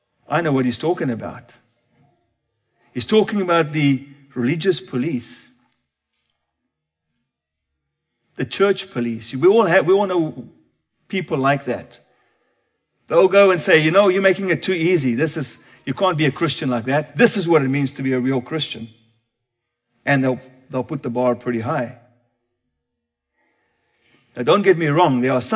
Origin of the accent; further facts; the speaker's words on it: Canada; Yes, I'm a dual citizen. Yes, I'm Canadian. I have a Canadian passport